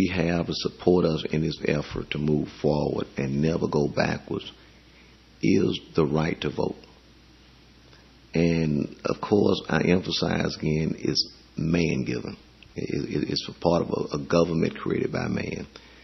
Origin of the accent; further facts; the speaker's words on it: United States; I was born and reared in the United States. This is the only country where I have held residency.